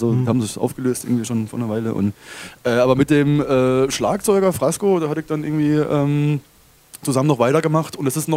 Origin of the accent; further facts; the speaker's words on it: Baden-Württemberg, Germany; now in Berlin, Germany; Seit 2009. Also komme ursprünglich aus dem Schwarzwald.